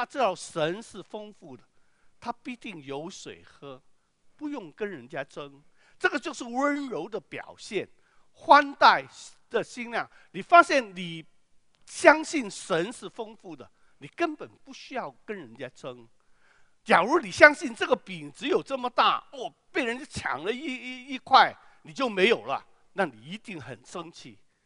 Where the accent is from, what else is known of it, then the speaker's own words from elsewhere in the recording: Hong Kong; also born or lived in Guangzhou, China; 这是我在广州出生的时候唯一的一幅的图画，那个是大概4岁的时候。我4岁的时候跟我妈妈到了香港